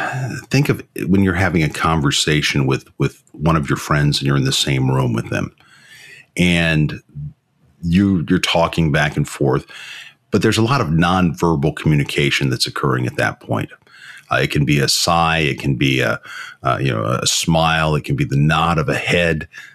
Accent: Florida, United States; Well, I grew up in the South, in Florida

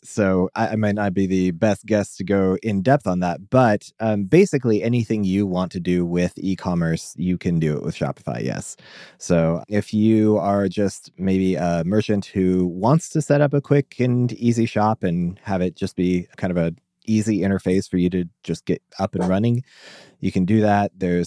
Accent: Omaha, Nebraska, United States; I am a developer from Omaha, Nebraska.

